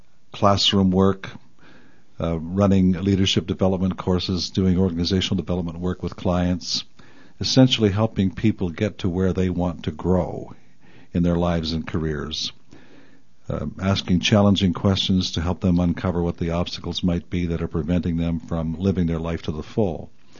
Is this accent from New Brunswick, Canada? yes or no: yes; New Brunswick, Canada; Well, I grew up in a very small town in southwestern New Brunswick. I like to say 1,000 people, including livestock.